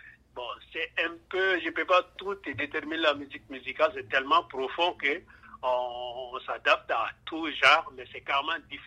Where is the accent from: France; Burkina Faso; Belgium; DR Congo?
Burkina Faso; also born or lived in Côte d'Ivoire; now in Montreal, Canada; je suis né en Côte d'Ivoire, grandi au Burkina Faso. Mon papa est malien, ma maman est burkinabé et je suis né en Côte d'Ivoire. Et ça fait depuis 2000, je suis au Canada, à Montréal ici, à Québec.